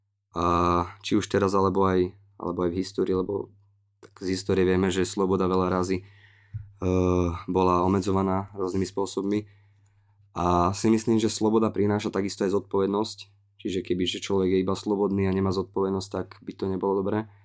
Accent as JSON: {"language": "Slovak", "town": "Trnava", "region": "Trnava Region", "country": "Slovakia", "said": "Pochádzam z Trnavy, mám 20 rokov a momentálne študujem na vysokej škole na Trnavskej univerzite"}